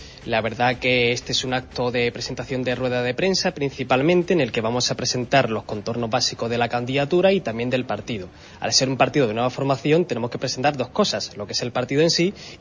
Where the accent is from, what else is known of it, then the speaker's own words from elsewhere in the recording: Huelva, Andalusia, Spain; Yo soy de aquí de Huelva, yo me he criado aquí en Huelva